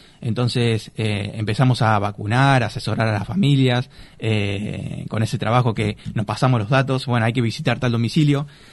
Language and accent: Spanish; Las Flores, Buenos Aires Province, Argentina; cuando me fui de Las Flores, obviamente es una ciudad, me encontré con una ciudad que ha avanzado mucho cuando volví, ¿no? Que fueron 14 años que estuve afuera estudiando y trabajando.